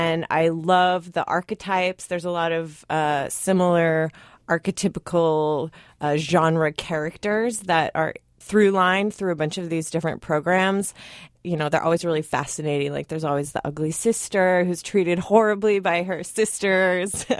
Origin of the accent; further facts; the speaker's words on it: United States; and I'm an American, and I really want to be in a British show.